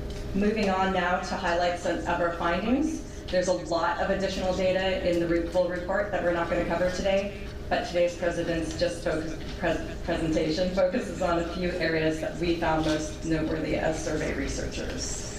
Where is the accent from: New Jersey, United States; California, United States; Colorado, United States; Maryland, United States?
Colorado, United States; also born or lived in Canada; I am from Colorado. By way of Canada.